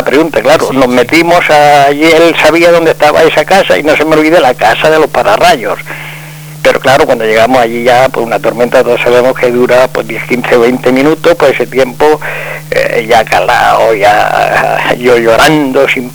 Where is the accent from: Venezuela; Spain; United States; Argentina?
Spain; Region of Murcia; born there; nacimos en, no en el Chaparrá, cerquita del Chaparrá, pero nuestro campo se seguirá llamando Cajitán, que es una gran meseta de la comunidad murciana